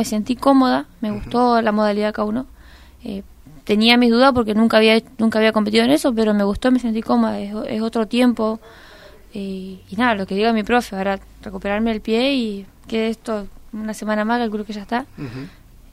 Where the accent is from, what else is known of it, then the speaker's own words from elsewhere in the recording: Chile; yo me vine con mis papás de Chile